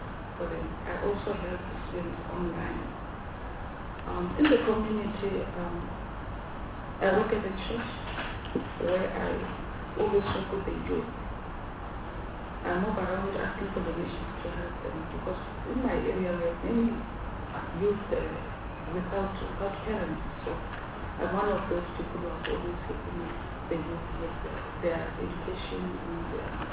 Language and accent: English; Kempton Park, Gauteng, South Africa; because I'm from Kenton Park and I was in Tembisa